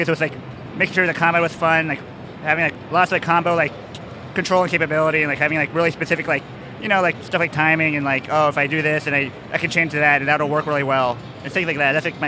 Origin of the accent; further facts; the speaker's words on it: New York, United States; I'm from New York, so I know the other devs in the New York area.